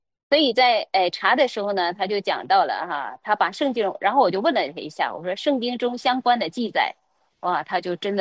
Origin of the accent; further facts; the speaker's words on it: northern China, China; 我在北方长大哈，我们小的时候的确是看到过这些啊扎人的东西、刺人的东西